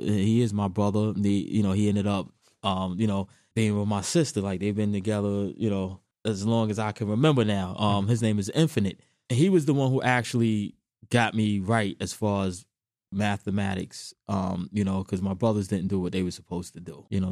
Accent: Queens, New York, United States; and I'm from Queens. So as a DJ from Queens

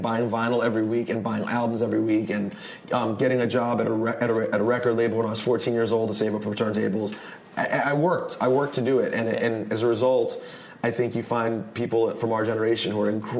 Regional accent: United States; called being an American.

